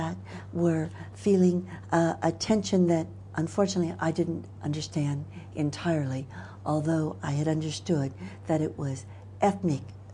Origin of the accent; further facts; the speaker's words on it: United States; I am from the United States, and I am a legal officer and juris linguist.